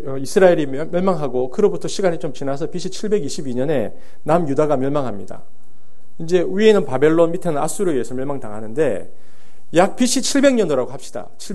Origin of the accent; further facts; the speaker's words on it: Busan, South Korea; 이런 걸 제가 부산에 살았는데 이게 표준어인지 한국말인지 일본말인지 뭐 구루마 이런 말 있잖아요. 그리고 심지어는 이빠이라는 말도 썼습니다. 이게 한국말인지 일본말인지 모르고 컸어요.